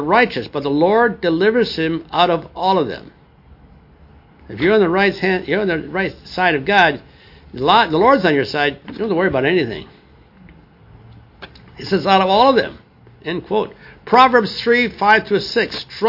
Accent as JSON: {"language": "English", "region": "Wisconsin", "country": "United States", "said": "But I was from Wisconsin. We had some really nice soil up there."}